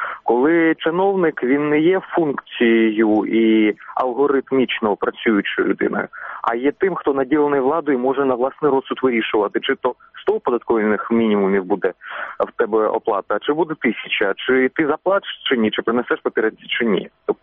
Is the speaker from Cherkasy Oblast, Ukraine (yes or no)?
no; Horlivka, Donetsk Oblast, Ukraine; я сам з Горлівки, з ходу українського промислового міста